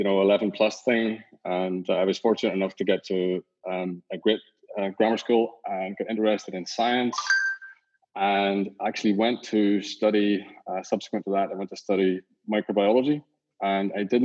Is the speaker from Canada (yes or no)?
no; Northern Ireland, United Kingdom; You can hear from my accent, I'm from Northern Ireland. I was brought up on a farm.